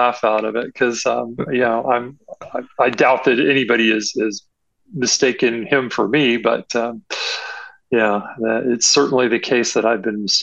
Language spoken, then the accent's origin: English; San Antonio, Texas, United States; born there; I was born in San Antonio, and my mom happened to see the movie The Alamo right before I was born.